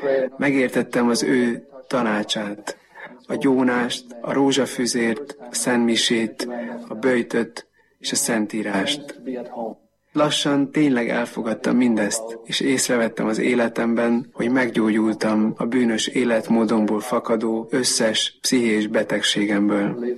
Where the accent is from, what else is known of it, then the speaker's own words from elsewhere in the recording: Bolzano, Trentino-Alto Adige, Italy; szervez zarándoklatot a szülővárosunkból, Bolzánóból, Medjugorjéba